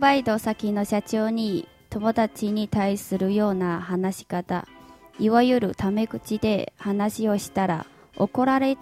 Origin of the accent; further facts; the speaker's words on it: China; Japanese is a second language; now in Japan; 中国から参りました。今共愛学園前橋国際大学の3年生です。